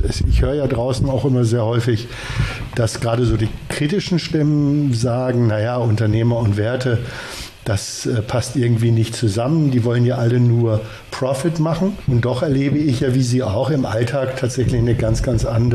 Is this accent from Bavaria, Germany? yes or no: no; Hanover, Lower Saxony, Germany; der mit mir gerade in Hannover, meiner alten Heimat, sitzt